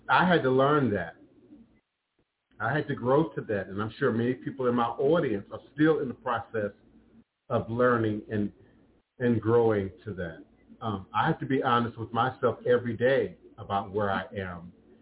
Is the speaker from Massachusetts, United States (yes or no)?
no; Washington, District of Columbia, United States; back in the 70s, you know, growing up in Chocolate City, y'all now call it the DMV, D.C., Maryland, Virginia area. Being dark was not popular.